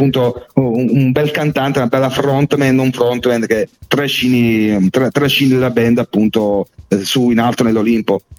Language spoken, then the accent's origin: Italian; Torre del Greco, Campania, Italy; now in Pordenone, Italy; io originario sono di Napoli, provincia di Napoli, Torre del Greco.